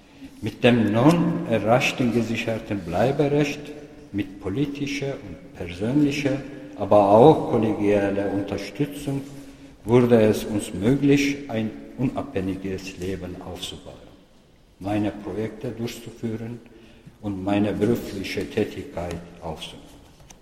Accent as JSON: {"language": "German", "country": "Turkey", "tie": "born or raised there", "moved": "yes", "lives_now": "Germany", "said": "Meine Foltererlebnisse und meine fortsetzende Verfolgung in der Türkei änderten meine Beziehung zu meinem Herkunftsland grundlegend. Dieses Land, wo ich geboren und groß geworden war, wurde mir Jahr für Jahr fremder."}